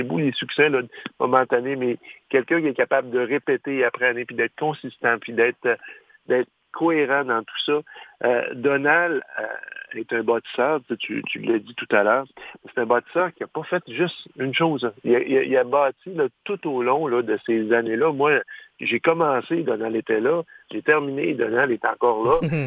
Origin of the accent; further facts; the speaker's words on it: Saguenay, Quebec, Canada; J'ai gravi dans les circuits régionaux chez moi au Saguenay.